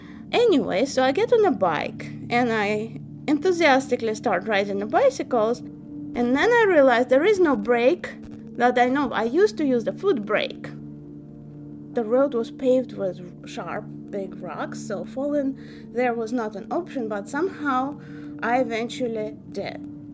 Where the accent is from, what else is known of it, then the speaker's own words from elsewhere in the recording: Moscow, Russia; Well, I grew up in Moscow, Russia, so that's where I was living.